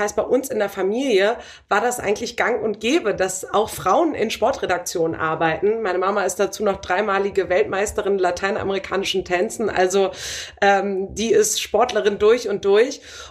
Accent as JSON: {"language": "German", "region": "Bremen", "country": "Germany", "said": "Ich bin ja Bremerin."}